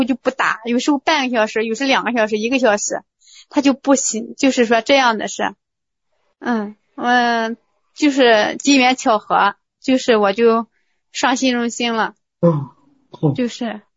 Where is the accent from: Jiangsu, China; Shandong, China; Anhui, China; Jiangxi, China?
Shandong, China; Linshu; 我们是临沂的哈，临沭的